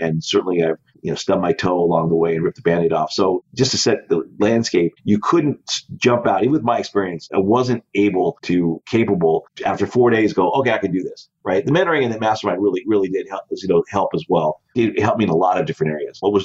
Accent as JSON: {"language": "English", "region": "Colorado", "country": "United States", "tie": "born or raised there", "said": "So I grew up in Colorado. My father owned restaurants. My mom owned a catering service."}